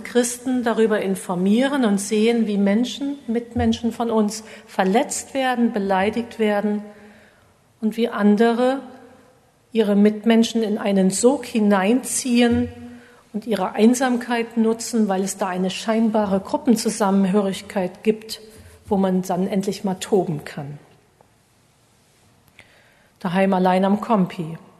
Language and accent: German; Rhineland-Palatinate, Germany; Idar-Oberstein ist recht klein, ich komme aus der Gegend, deshalb weiß ich